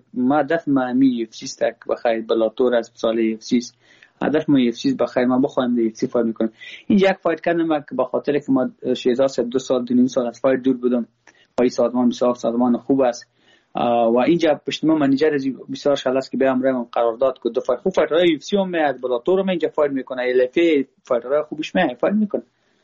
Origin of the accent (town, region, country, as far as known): Afghanistan